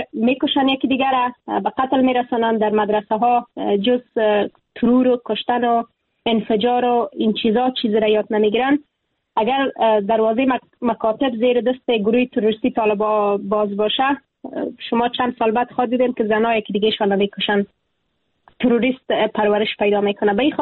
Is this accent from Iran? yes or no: no; Afghanistan; moved away; اگر امروز از افغانستانم بیرون شدم، در تبعید به سر می برم